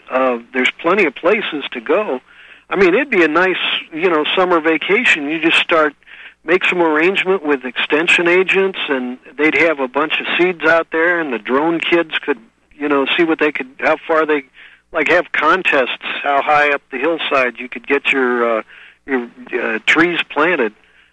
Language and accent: English; Webster Groves, Missouri, United States; Yeah, I'm originally from Webster out in St. Louis.